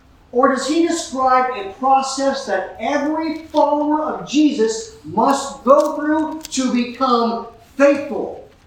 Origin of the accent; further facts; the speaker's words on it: San Antonio, Texas, United States; We're from San Antonio.